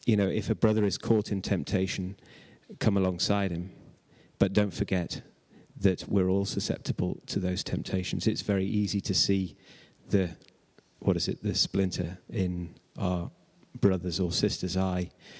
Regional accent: United Kingdom; I'm British.

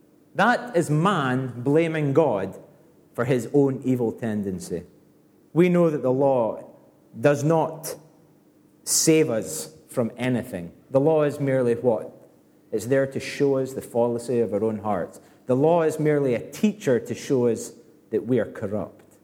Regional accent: Scotland, United Kingdom; Now, being a Scot and fiercely patriotic, our national bard is Robbie Burns.

